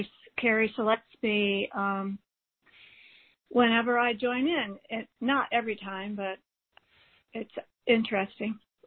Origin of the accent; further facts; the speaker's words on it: Springfield, Massachusetts, United States; born there; Springfield, Western Mass.